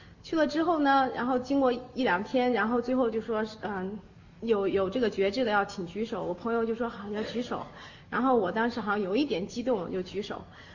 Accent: China; 我觉得这个从大陆过来这个无神论的这个概念非常的根深蒂固，

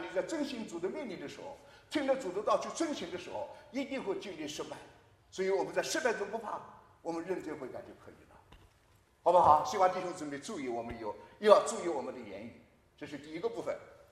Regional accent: China; 这所以我们中国人跟外国人不太一样

